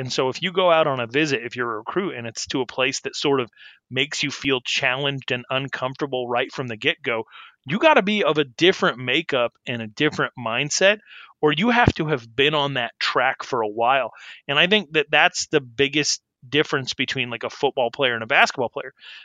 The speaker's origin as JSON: {"language": "English", "region": "Arizona", "country": "United States", "tie": "born or raised there", "also_born_or_lived": "Wyoming, United States", "said": "I've sort of lived my whole life in the footprint that I grew up in. I'm from Wyoming. I came up in Arizona"}